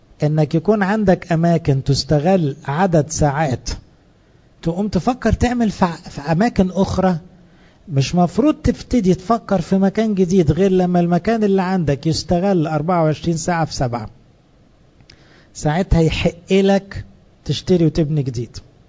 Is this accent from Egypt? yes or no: yes; Egypt; انا كمصري متبرمج على الحكومات التعبانة اللي عدت عليا